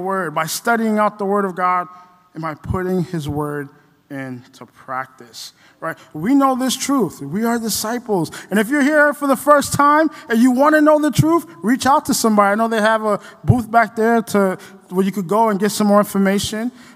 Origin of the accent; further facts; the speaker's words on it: Guyana; also born or lived in St. Lucia; now in United States; I'm actually from Guyana. I was born in St. Lucia, but I grew up in Guyana before I came to the United States.